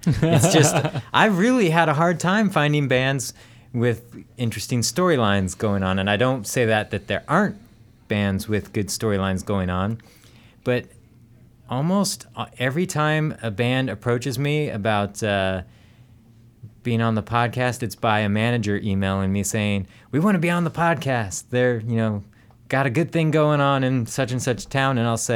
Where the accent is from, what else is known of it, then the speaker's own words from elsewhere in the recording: San Diego, California, United States; I'm from San Diego. I'm a Chargers fan.